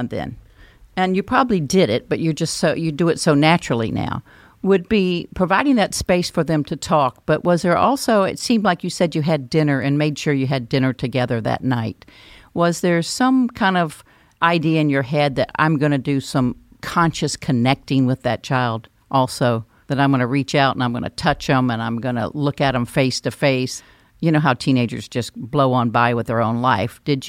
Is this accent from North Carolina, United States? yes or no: yes; North Carolina, United States; also born or lived in Alabama; I was born in Alabama, but I only lived there 6 weeks, if you're thinking that's where my accent came from. That came from North Carolina.